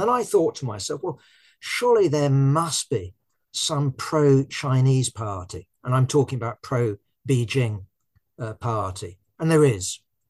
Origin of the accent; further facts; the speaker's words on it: United Kingdom; I'm British